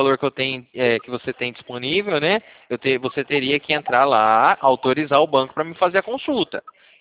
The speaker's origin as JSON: {"language": "Portuguese", "region": "Paraná", "country": "Brazil", "said": "Não, eu sou do Paraná."}